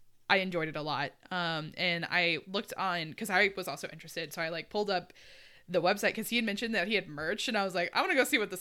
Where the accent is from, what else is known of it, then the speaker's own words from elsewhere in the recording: United States; but as an American, it just does not sound right.